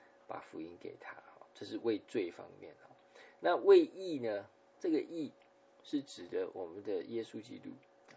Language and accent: Chinese; China; 我们中国人说我们得罪了天啊，老天爷啊